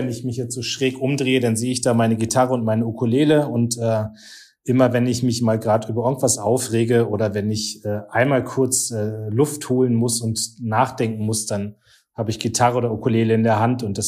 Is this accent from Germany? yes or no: yes; Northern Germany, Germany; moin, wie man bei uns in Norddeutschland sagt.